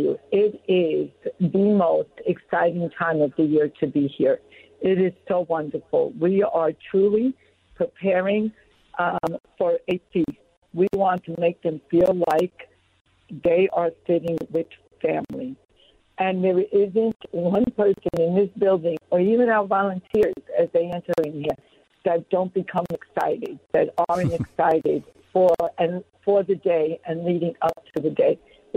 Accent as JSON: {"language": "English", "town": "New York City", "region": "New York", "country": "United States", "said": "You know, I am a New Yorker, and I've always known about the Bowery."}